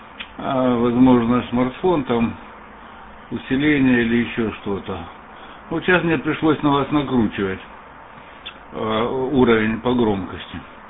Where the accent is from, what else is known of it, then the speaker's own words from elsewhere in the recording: Pyatigorsk, Stavropol Krai, Russia; Пятигорск, так что я тоже с Северного Кавказа, такие дела.